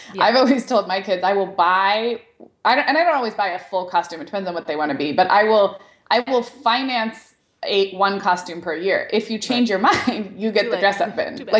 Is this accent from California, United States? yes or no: yes; Santa Barbara, California, United States; So I grew up in Santa Barbara, which has UCSB like next door.